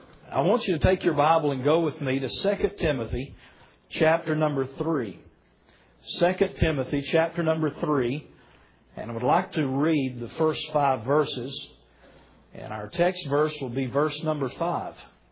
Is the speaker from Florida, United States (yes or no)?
no; North Carolina, United States; now in Canada; we may be in Nova Scotia, but we're not from Nova Scotia, and we're in Nova Scotia via North Carolina, where we're originally from. We've been in Nova Scotia now for 12 years